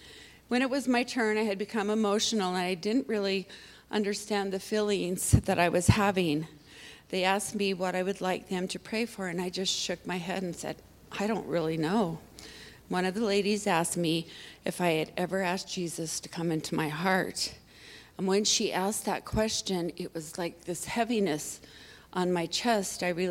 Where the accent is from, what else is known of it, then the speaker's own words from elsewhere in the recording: Wellsville, Utah, United States; As some of you know, I was born and raised in the Mormon Church in Wellsville, Utah.